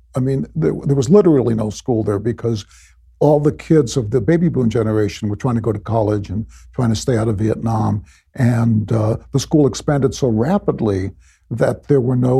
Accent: Chicago, Illinois, United States; And so then we moved to the South Side, and I grew up on the South Side of Chicago.

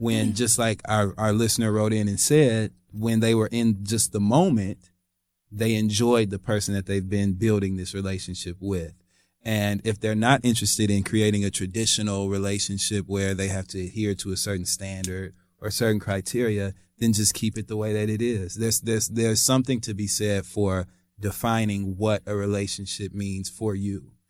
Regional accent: Flint, Michigan, United States; That's where I'm from.

